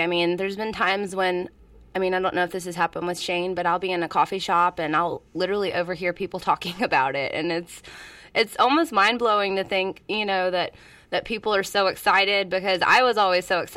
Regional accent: Baton Rouge, Louisiana, United States; which I assume there would be one in New Orleans because I grew up in Baton Rouge

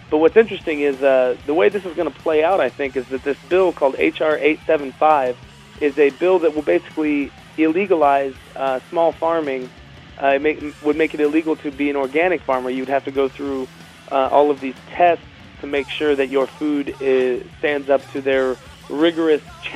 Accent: St. Charles, Missouri, United States; I know in my hometown of St. Charles, Missouri, last week they had a roadblock on the street

